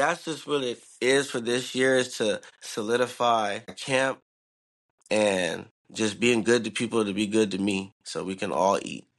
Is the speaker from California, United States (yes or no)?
yes; San Jose, California, United States; now in Sacramento, United States; I'm from South San Jose, Northern California, mm-hmm. born and raised. So mm-hmm. I moved out here now. I relocated out here in Sacramento.